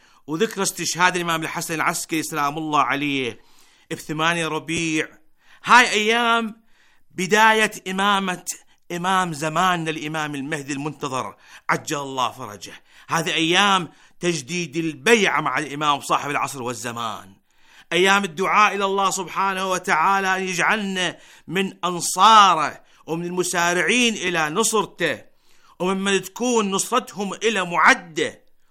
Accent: Iraq; يمن بلدنا العراق

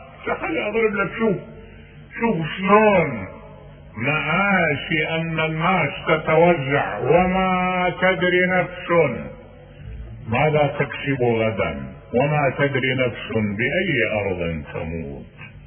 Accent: Iraq; واحد انقتل ببا خمرة عندنا بالعراق

